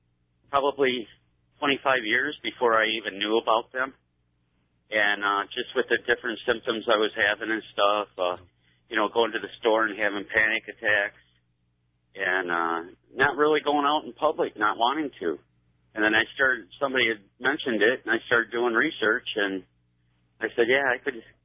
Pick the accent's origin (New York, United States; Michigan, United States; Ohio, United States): Michigan, United States; Rochester; I grew up in the Rochester, Michigan area. Went to junior high and high school there.